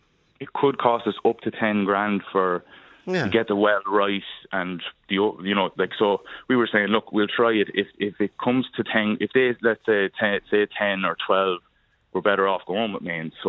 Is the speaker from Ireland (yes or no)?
yes; Kildare, Leinster, Ireland; I'm originally from Kildare town.